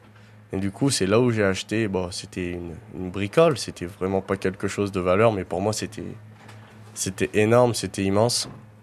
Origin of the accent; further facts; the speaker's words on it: Grenoble, Auvergne-Rhône-Alpes, France; j'ai pas forcément grandi dans ce milieu-là, car j'ai grandi à Grenoble, j'étais dans des quartiers